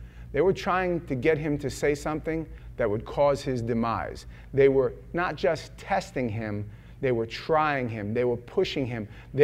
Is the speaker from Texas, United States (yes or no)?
no; New York City, New York, United States; I grew up in Manhattan a lot of my life.